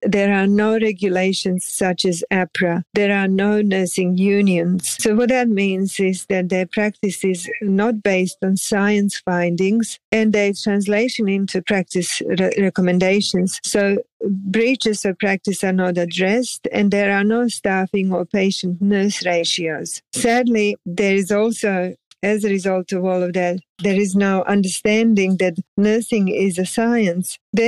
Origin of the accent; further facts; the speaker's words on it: Montenegro; accent: mixed European; also born or lived in Australia; So even though I was born in Australia, I have a very mixed European accent. Growing up here in Montenegro, I had fun traveling through Europe